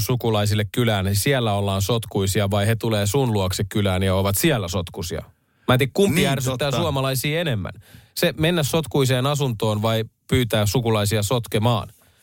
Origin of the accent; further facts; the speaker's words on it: Vantaa, Uusimaa, Finland; kun mä oon Vantaalta kotosi, mistä Vantaa nyt tunnetaan?